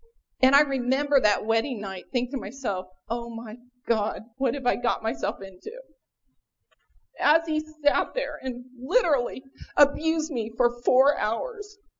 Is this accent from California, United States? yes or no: yes; Riverside, California, United States; I'm from Riverside, California, and it is an honor to be here today.